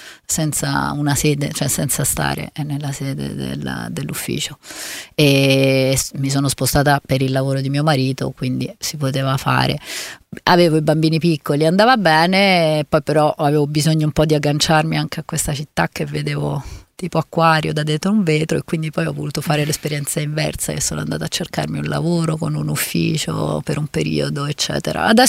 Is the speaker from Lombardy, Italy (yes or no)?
yes; Lombardy, Italy; accent: Brianza; now in Milan, Italy; Lavoro tantissimo sul mio accento brianzolo